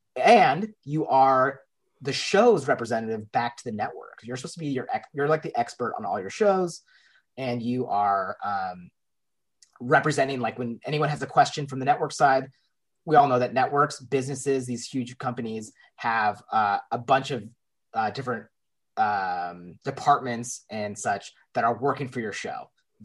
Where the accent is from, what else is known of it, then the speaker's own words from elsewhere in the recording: Portland, Oregon, United States; I mean, I grew up in Portland, Oregon.